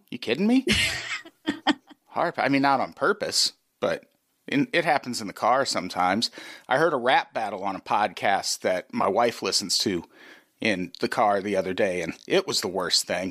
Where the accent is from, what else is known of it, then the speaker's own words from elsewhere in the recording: Midwest, United States; But yeah, I grew up in the Midwest and it's a very outdoorsy part of the country, but I am not a very outdoorsy person.